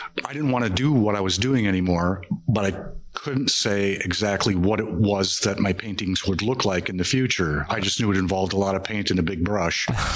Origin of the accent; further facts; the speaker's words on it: Milwaukee, Wisconsin, United States; But I went to high school here. I'm from Milwaukee.